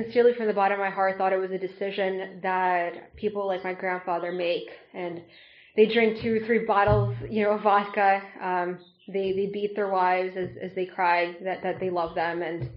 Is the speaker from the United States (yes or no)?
no; Russia; So growing up in Russia, I only knew two things